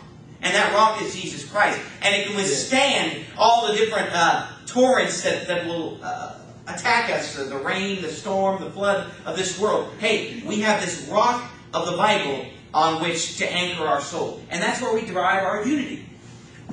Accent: California, United States; born or raised there

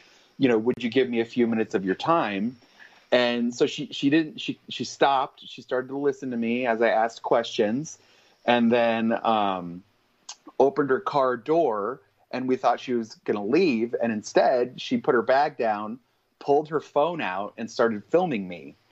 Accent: Lake Havasu City, Arizona, United States; because I'm actually from Lake Havasu. That's my hometown.

